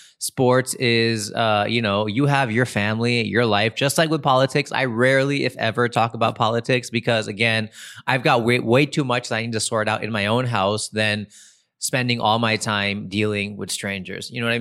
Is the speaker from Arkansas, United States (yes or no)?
no; Los Angeles, California, United States; I grew up in Los Angeles.